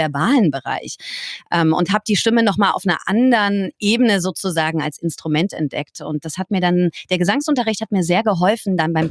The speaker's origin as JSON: {"language": "German", "town": "Bühl", "region": "Baden-Württemberg", "country": "Germany", "tie": "born or raised there", "said": "Ich bin in Bühl bei Baden-Baden aufgewachsen"}